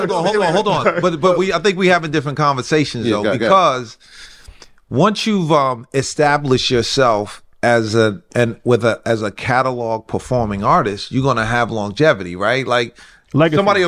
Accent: White Plains, New York, United States; So the first thing for me with real estate is we grew up here in White Plains in a 5-family house.

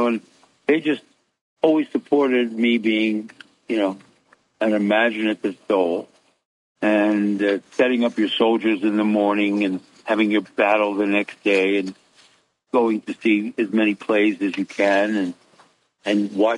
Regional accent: Brooklyn, New York, United States; also born or lived in Queens; I was raised in Brooklyn and Queens.

